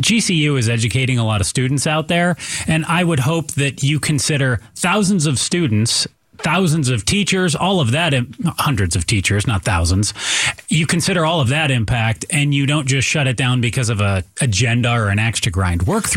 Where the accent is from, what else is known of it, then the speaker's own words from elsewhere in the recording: Detroit, Michigan, United States; Obviously, I grew up in Detroit. I'll own it. I'm a Red Wings fan. But guess what? I've lived in the Valley longer.